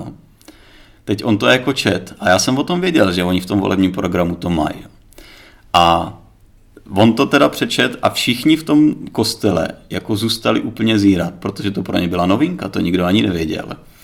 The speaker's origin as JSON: {"language": "Czech", "town": "Hrbov", "region": "Vysočina Region", "country": "Czechia", "tie": "born there", "said": "Minulý týden jsem byl na poutní mši svaté v Hrbově, v svém rodišti."}